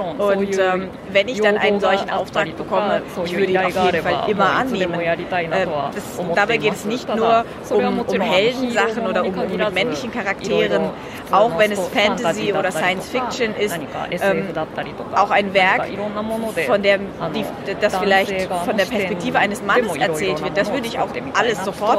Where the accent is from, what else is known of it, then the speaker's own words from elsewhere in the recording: Japan; habe das mit meinem künstlerischen Bewusstsein als Japanerin ein bisschen kombiniert